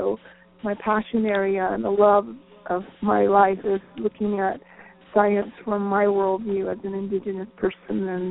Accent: Laguna Pueblo, New Mexico, United States; I am a native from New Mexico, central New Mexico, located at the Laguna Pueblo, a tribal member. I'm also Hispanic descent, and from my father's side.

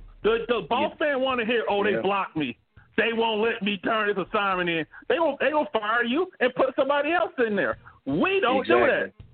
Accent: Montgomery, Alabama, United States; And I'm from Montgomery, Alabama, and I grew up thinking, why the hell we even fought to get back on the bus?

